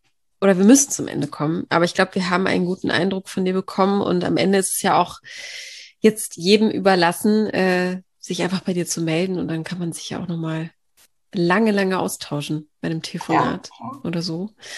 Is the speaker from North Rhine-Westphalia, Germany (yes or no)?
yes; North Rhine-Westphalia, Germany; Ich komme ja aus dem Ruhrgebiet